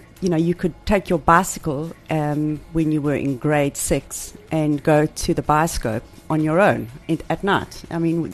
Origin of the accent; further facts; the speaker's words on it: Parys, Free State, South Africa; Well, I'm actually a Free State girl. I grew up in Parys on the banks of the Vaal River.